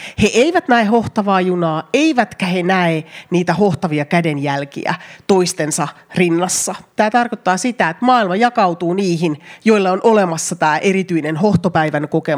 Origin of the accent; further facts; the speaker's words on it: Jyväskylä, Central Finland, Finland; kun olimme Jyväskylässä mun lapsuuden kotikaupungissani, jossa mä asuin armeijan taloissa nimeltä Kruunuasunnot, siellä asui vaan sellaisia, jossa isi tai äiti oli töissä puolustusvoimissa